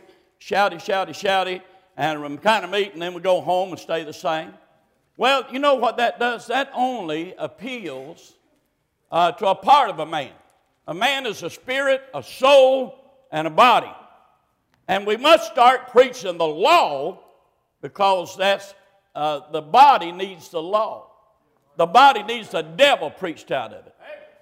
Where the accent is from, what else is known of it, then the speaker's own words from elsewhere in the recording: Monroe, North Carolina, United States; When I was a boy, I was raised outside of Monroe, North Carolina, in the country.